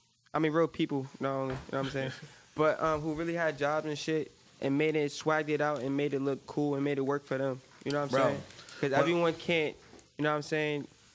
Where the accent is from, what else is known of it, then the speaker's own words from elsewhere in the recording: New York, United States; Because I just got here. I'm from New York.